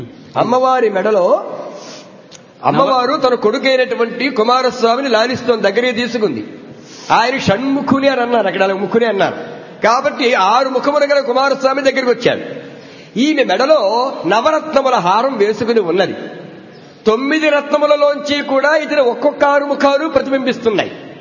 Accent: Edida, Andhra Pradesh, India; మా స్వగ్రామం తూర్పుగోదావరి జిల్లా ఏడిదా, ప్రక్కనే మెండపాట.

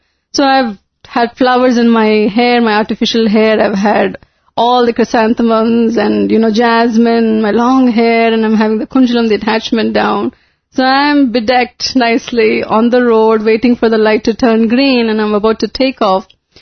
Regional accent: India; when you're growing up in India, especially it's a secular country

